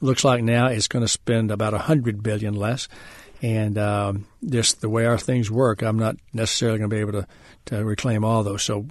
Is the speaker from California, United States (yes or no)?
no; Texas, United States; I think, well, I'm a chairman from Texas.